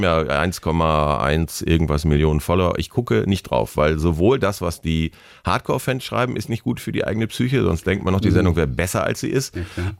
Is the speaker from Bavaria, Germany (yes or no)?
no; North Rhine-Westphalia, Germany; born there; now in Bonn, Germany; Also eigentlich wie ich, gebürtiger Ostwestfaler, aber wohnt in Bonn.